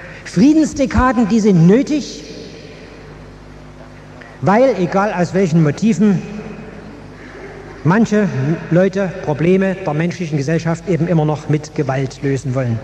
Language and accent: German; Germany; Und bei uns in der DDR